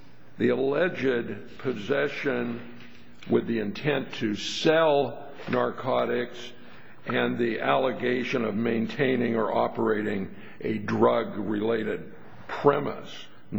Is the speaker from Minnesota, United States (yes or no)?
no; Fresno, California, United States; I'm an attorney from Fresno, California